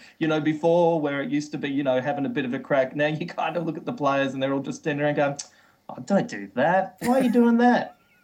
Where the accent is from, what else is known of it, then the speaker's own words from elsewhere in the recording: Australia; You know, I'm an Australian.